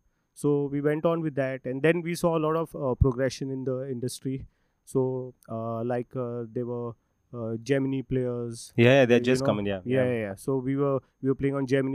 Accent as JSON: {"language": "English", "town": "Pune", "region": "Maharashtra", "country": "India", "tie": "born or raised there", "said": "I am born and brought up in Pune, yes."}